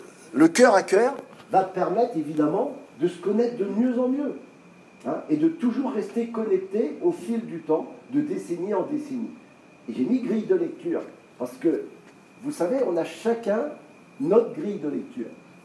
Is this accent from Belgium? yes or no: no; Normandy, France; Le même mot que chez moi en Normandie, ce mot, il veut dire ça.